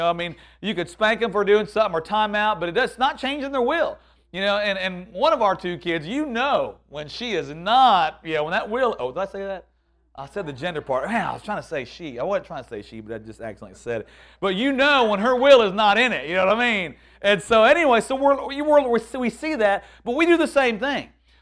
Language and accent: English; Texas, United States; You know, we're from Texas.